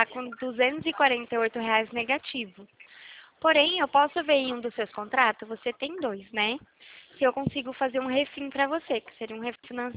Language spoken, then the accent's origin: Portuguese; São Paulo, Brazil; Eu sou de São Paulo.